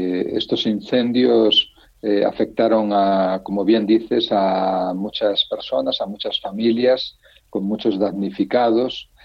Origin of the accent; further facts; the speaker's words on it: Pamplona, Navarre, Spain; born there; also born or lived in Salamanca; yo nací en Pamplona, junto a mis papás son de Salamanca. Ellos fueron a vivir a Pamplona, allí nacimos 6 de los 7 hermanos, la pequeña Ana nació en Badajoz. Y luego mis padres, como son de Salamanca, volvimos a Salamanca.